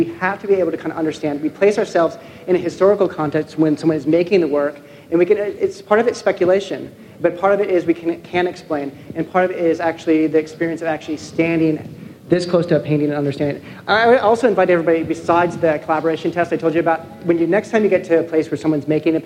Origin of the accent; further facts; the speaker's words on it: Los Angeles, California, United States; it started raining a lot here, and I'm from Los Angeles, it doesn't rain a lot